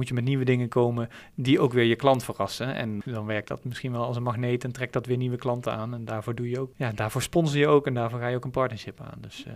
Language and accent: Dutch; Nijmegen, Gelderland, Netherlands; ik kom uit Nijmegen.